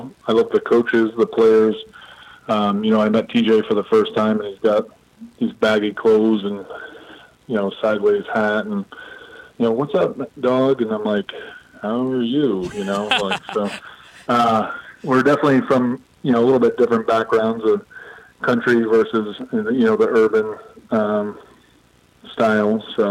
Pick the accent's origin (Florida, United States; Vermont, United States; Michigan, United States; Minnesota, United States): Vermont, United States; Barnet; Growing up in Barnett, I knew that they had a school, but I didn't really follow too much of the local or Vermont sports.